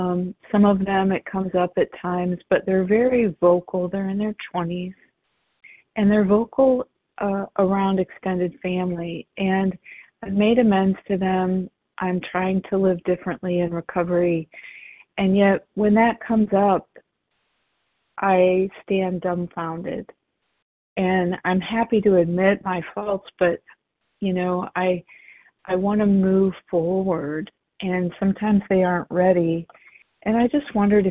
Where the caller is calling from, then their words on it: Indiana, United States; recovered in Indiana.